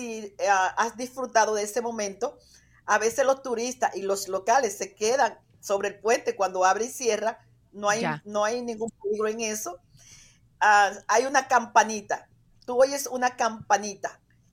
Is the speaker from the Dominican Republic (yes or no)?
yes; Dominican Republic; Yo soy dominicana.